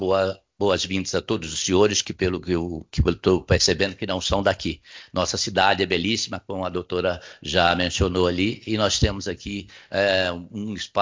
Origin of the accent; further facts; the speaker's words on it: Minas Gerais, Brazil; moved away; quem mora aqui há 46 anos. Eu sou de Minas Gerais e quando vim para cá nunca mais quis voltar.